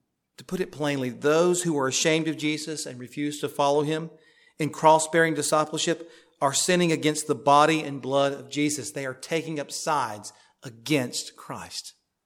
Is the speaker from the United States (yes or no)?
yes; Florida, United States; I'm from Florida. It doesn't mean that Floridians get up and leave.